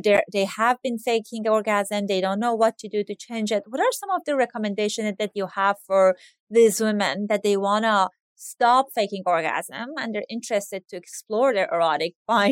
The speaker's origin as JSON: {"language": "English", "country": "Iran", "tie": "born or raised there", "lives_now": "United States", "said": "I grew up in Iran and Iranian American."}